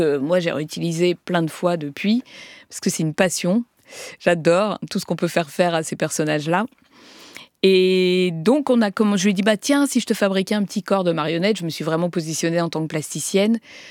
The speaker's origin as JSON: {"language": "French", "town": "Marseille", "region": "Provence-Alpes-Côte d'Azur", "country": "France", "said": "je viens de Marseille, je viens du Sud."}